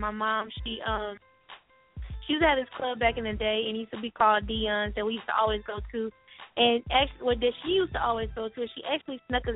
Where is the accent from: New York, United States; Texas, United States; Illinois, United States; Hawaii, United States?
Texas, United States; Houston; I would go and sing on the porch because I grew up in Fifth Ward on the north side in the hood area of Houston, Texas.